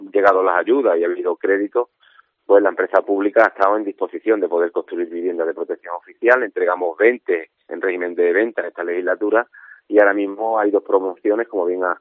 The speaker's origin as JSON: {"language": "Spanish", "town": "Conil de la Frontera", "region": "Andalusia", "country": "Spain", "said": "nosotros somos de Conil de la Frontera, un pueblo de Cádiz."}